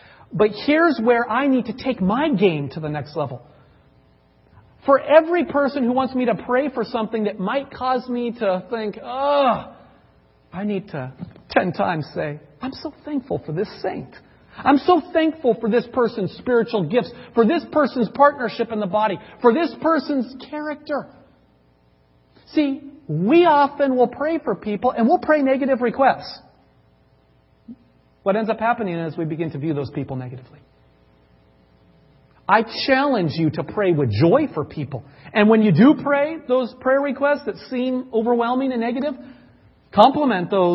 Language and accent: English; Seattle, Washington, United States; And hey, we're from the Seattle area. We've got to enjoy Starbucks, right?